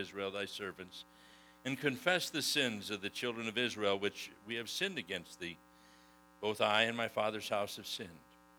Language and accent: English; Scotland, United Kingdom; And I'm a Scotsman, so there's a deal on everything you do.